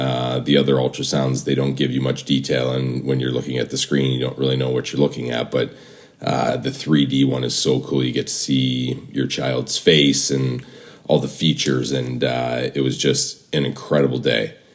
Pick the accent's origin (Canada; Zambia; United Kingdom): Canada; Windsor, Ontario; now in United States; I am proudly born and raised in Windsor, Ontario, and I currently live in the United States.